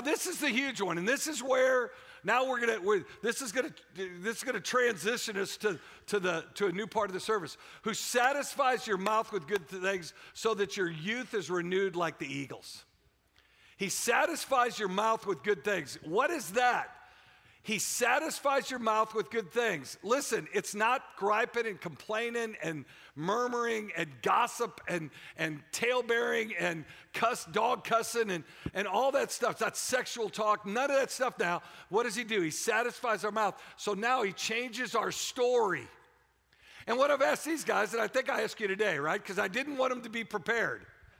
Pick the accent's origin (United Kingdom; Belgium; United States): United Kingdom; Warrington, North West England; I'm like, okay, I'm from Warrington. We'll get over it, okay?